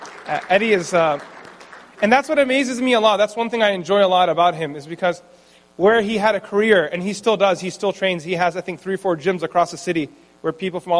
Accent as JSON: {"language": "English", "town": "Elizabethtown", "region": "Kentucky", "country": "United States", "tie": "born there", "said": "I was born in Elizabethtown, Kentucky. And the public school that I went to, there weren't too many people of color there."}